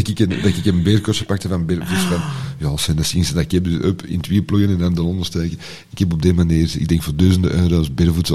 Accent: Antwerp, Flanders, Belgium; Ik ben van Antwerpen, ik klap geven.

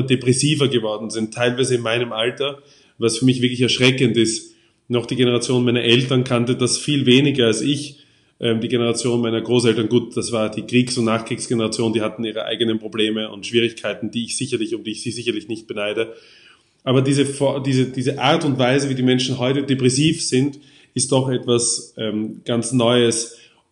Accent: Austria; first language German; mein Heimatland Österreich oder meinen Kontinent Europa und natürlich den gesamten deutschen Sprachraum. Und andererseits, da ja Deutsch auch meine Muttersprache ist

